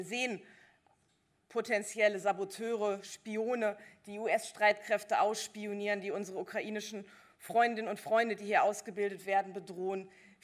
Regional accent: Lower Saxony, Germany; da ich als Niedersächsin weiß

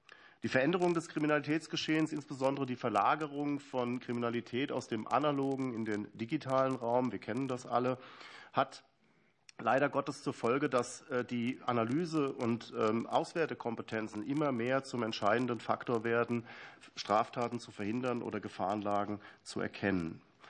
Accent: Hesse, Germany; Ich komme aus Hessen, deswegen weiß ich, wovon ich spreche.

